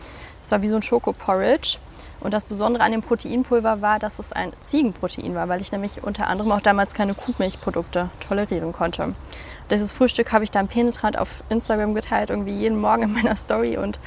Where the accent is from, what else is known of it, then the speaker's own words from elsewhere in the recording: Hahn, North Rhine-Westphalia, Germany; born there; Ich bin geboren in der Nähe von Düsseldorf, in Hahn, ein ganz kleiner Ort.